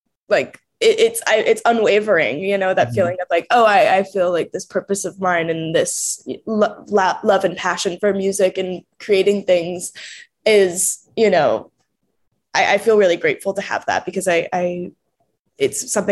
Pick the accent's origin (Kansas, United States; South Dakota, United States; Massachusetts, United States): Massachusetts, United States; Longmeadow; now in Los Angeles, United States; I was born in Western Massachusetts in a small town called Longmeadow. It's a very sweet, wholesome, beautiful little town, and I'm very happy that I got to, you know, grow up there